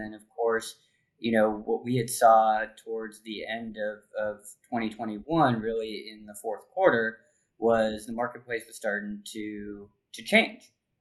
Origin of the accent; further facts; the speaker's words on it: Los Angeles, California, United States; moved away as an adult; now in Washington, United States; As someone that born and raised in Los Angeles, that moved out here, you know, 5-6 years ago, across the country